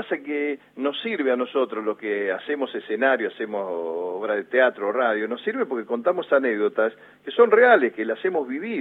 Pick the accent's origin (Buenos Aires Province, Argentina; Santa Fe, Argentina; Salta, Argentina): Buenos Aires Province, Argentina; Cañuelas; Yo cuando sabía me cuentan cosas de mi pueblo no tengo ni idea, pero digo, sí, por supuesto. ¿Vos sabías que había unas gramíneas famoso, llamadas Cañuelas?